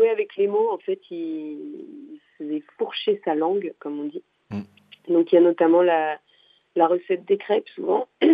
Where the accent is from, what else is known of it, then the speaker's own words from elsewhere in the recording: Pays de la Loire, France; La Vendée, parce que je viens de Vendée, donc il faut parler un petit peu de la Vendée